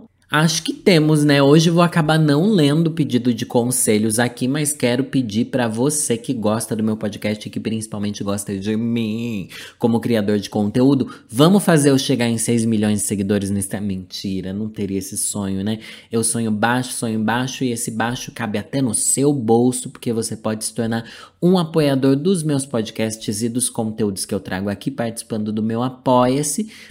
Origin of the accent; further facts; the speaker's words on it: Brazil; E eu vou te hatear também, porque eu também sou brasileiro.